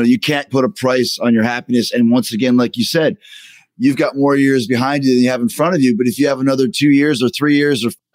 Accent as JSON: {"language": "English", "town": "Calgary", "region": "Alberta", "country": "Canada", "said": "Now, obviously, I came from Calgary and Stu Hart Dungeon."}